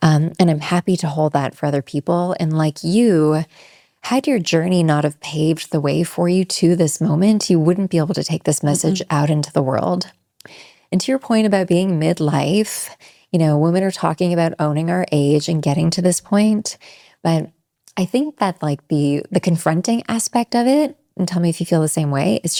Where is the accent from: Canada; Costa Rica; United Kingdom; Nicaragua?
Canada; now in Los Angeles, United States; LA is magnificent. As a Canadian, it is magnificent.